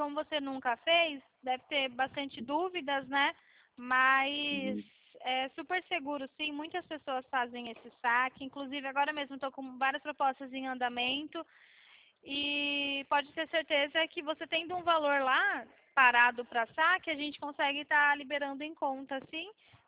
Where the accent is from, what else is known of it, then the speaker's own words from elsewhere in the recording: São Paulo, Brazil; Eu sou aqui de São Paulo